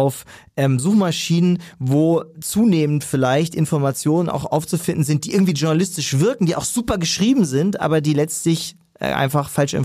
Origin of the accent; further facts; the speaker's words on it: Ratzeburg, Schleswig-Holstein, Germany; now in Hamburg, Germany; meine Frau ist auch Hamburgerin, ich komme ursprünglich aus Ratzeburg, von daher, also wir sind hier im Norden.